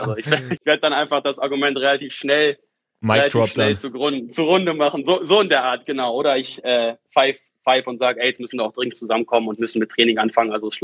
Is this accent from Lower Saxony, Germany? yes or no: yes; Cuxhaven, Lower Saxony, Germany; born there; Also ich komme ja gebürtig aus Cuxhaven